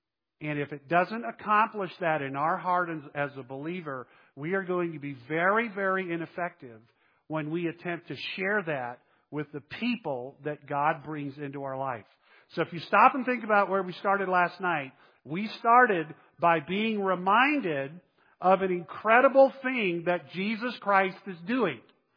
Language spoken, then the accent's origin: English; Texas, United States; I grew up in Texas, and I have been to a number of different churches over the years